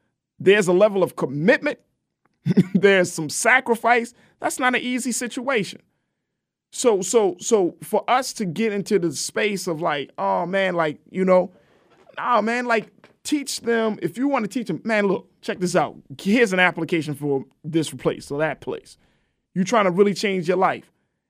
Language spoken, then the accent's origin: English; Baltimore, Maryland, United States; I'm from, but oh, come on. I'm from Baltimore.